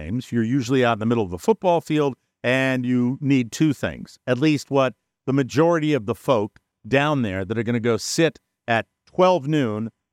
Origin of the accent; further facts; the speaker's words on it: United States; It is opened, and I am an American